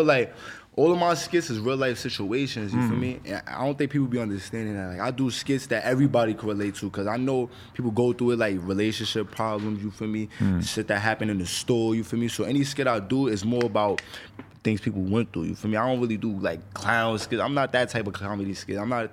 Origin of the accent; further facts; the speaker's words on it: Bronx, New York, United States; I come from the Bronx, you feel me?